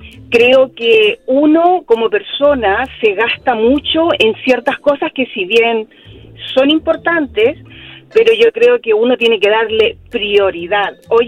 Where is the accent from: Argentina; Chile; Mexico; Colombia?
Chile; Soy chilena